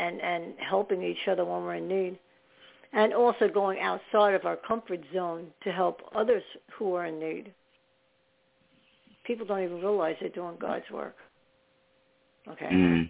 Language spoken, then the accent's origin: English; New York, United States; I've been in New York City feeding the homeless because I'm from New York.